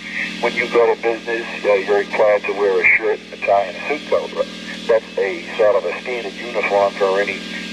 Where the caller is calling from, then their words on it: Massachusetts, United States; I can hear you very well, and this, I'm calling from Massachusetts.